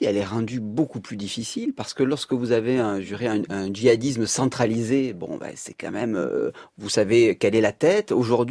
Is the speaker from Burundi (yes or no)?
no; Southwest France, France; quand j'étais enfant dans le Sud-Ouest